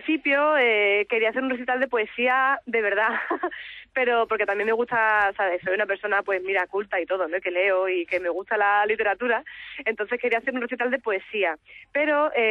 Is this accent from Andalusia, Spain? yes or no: yes; Seville, Andalusia, Spain; now in Madrid, Spain; yo soy de Sevilla, pues he metido ahí unas sevillanas